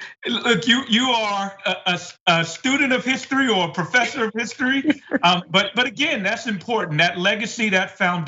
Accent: Bed-Stuy, New York, United States; because I was born and raised in Bed-Stuy.

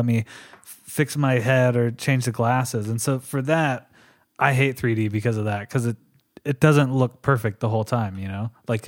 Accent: New Mexico, United States; cause I grew up in New Mexico. So it was, we always used to go to Juarez and like, we were always like scared to go to Juarez in the '90s

